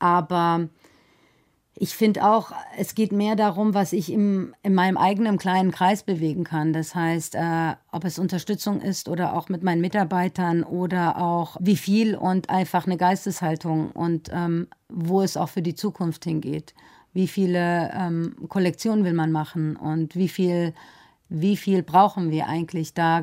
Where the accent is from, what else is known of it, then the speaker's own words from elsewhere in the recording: Iran; now in Germany; weil ich aus dem Iran komme, irgendwo nicht einreisen dürfen. Ich lebe doch in Deutschland und ich bin doch eigentlich auch Deutscher